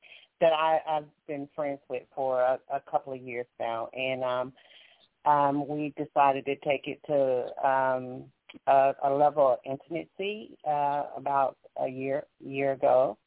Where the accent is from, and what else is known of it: Alabama, United States